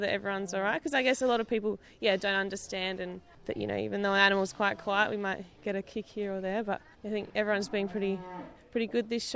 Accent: Victor Harbor, South Australia, Australia; I'm from Victor Harbour.

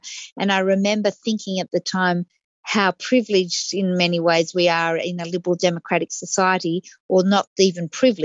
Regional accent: Australia; But the second point that you make is that as Australian citizens, we were blocked from leaving the country.

